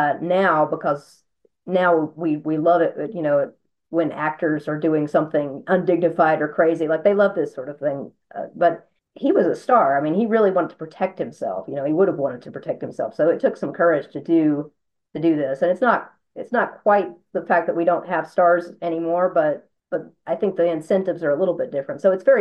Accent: the South, United States; I'm from the South, so I was just like, yep, I know what that is.

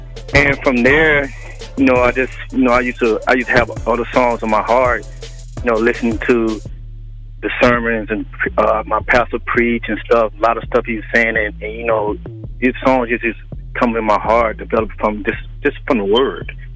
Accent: Atlanta, Georgia, United States; now in Waldorf, United States; I'm originally from Atlanta, Georgia. Right now, I live in the DMV area.

